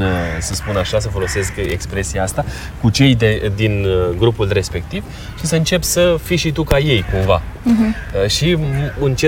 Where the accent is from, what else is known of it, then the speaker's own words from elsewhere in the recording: Romania; Prejudecata faptului că noi suntem români și poate n-am avut cea mai bună reputație în țările din Occident.